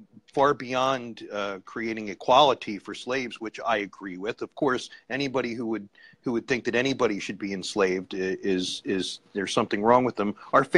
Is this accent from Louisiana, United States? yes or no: no; New Jersey, United States; now in Oregon, United States; I came from New Jersey too, and I can tell you that I'm happy to be out of New Jersey.